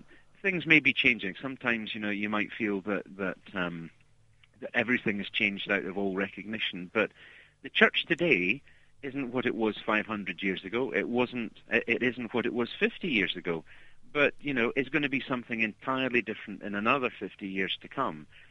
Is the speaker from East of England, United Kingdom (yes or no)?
no; Dundee, Scotland, United Kingdom; accent: Scottish; now in Edinburgh, United Kingdom; Well, I'm from Dundee originally. I live just outside Edinburgh, although I work in London.